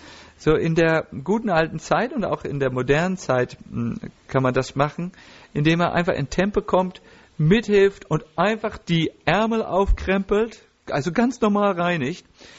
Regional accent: Northern Germany, Germany; ich komme aus Norddeutschland, da kennt man nur solche Worte.

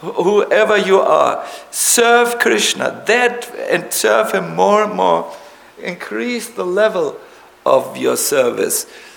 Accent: Germany; I'm here, and I came from Germany.

